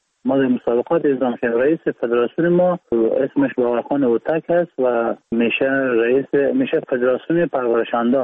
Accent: Iran; also born or lived in Afghanistan; بلند ایران هستم و 31 سال سنم هست. از ولایت بغلان هستیم و متولد ایران هستم.

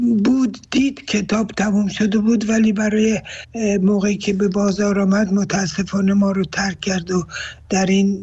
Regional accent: Iran; moved away; همون موقعی که از ایران آمدیم بیرون

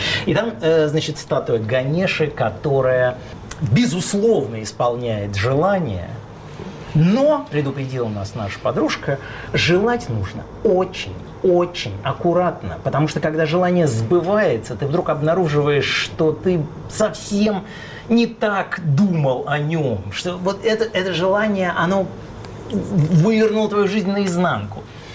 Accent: Moscow, Russia; я родился и вырос в Москве

